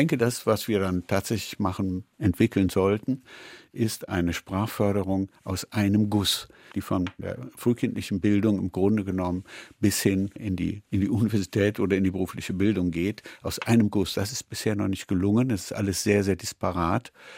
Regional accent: Cologne, North Rhine-Westphalia, Germany; dann bin ich in Köln aufgewachsen

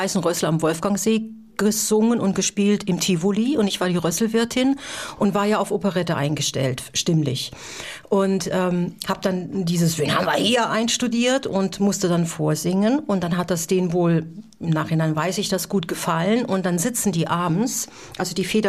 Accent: Saarland, Germany; Und ich als Saarländerin durfte sie entgegennehmen

